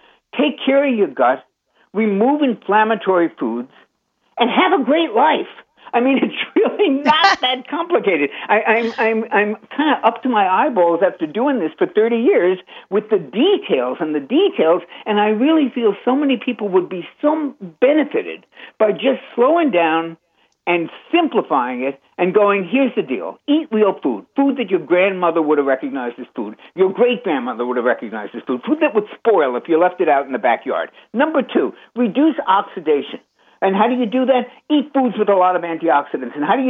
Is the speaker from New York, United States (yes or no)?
yes; New York, United States; We're both from New York.